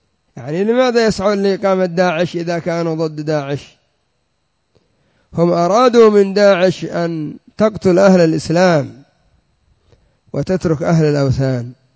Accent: Yemen; مثل الحوثي سواء عندنا في اليمن، يأتي إلى المعسكر ويعملون تمثيلية ويأخذ المعسكر بما فيه.

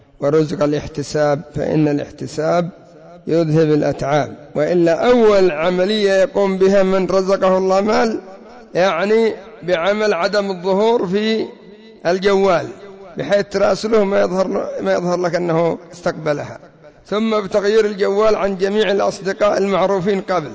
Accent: Yemen

